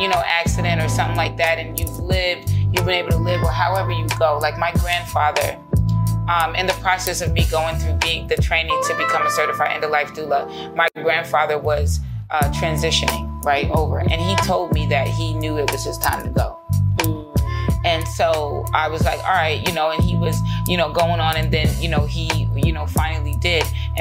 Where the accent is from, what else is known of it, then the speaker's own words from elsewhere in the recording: Queens, New York, United States; also born or lived in Atlanta; while I was born in Queens, New York, and grew up there, every summer we were down here in Atlanta in South Georgia visiting our family down here.